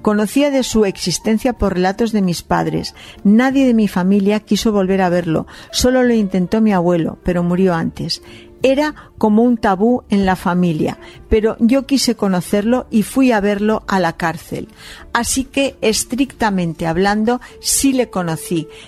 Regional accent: Mexico; born there; Yo nací en México, 4 años después de que mis padres llegaran como exiliados políticos. Mi familia es de Chile.

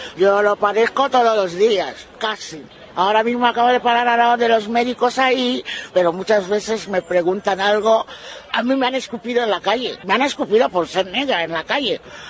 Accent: Equatorial Guinea; now in Spain; Los guineanos que vivimos aquí parecemos perros para ellos.

